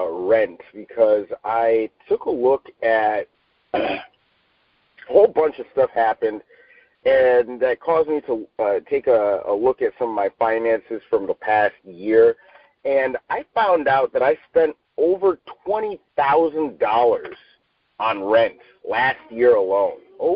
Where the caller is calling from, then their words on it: Los Angeles, California, United States; I'm calling in from Los Angeles. I'm actually on Slauson Avenue.